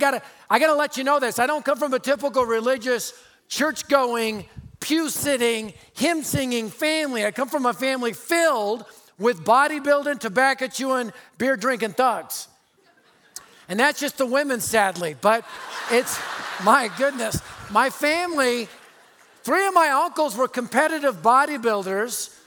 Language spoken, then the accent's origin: English; Denver, Colorado, United States; It really is the story of my life growing up in North Denver. Now, they call it the Highlands today, the Highlands.